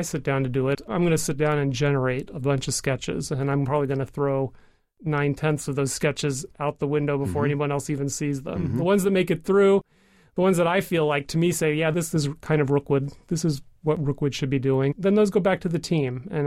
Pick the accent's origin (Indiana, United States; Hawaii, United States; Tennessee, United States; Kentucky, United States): Indiana, United States; Indianapolis; now in Cincinnati, United States; I grew up in Indianapolis. I started my college education at the University of Cincinnati.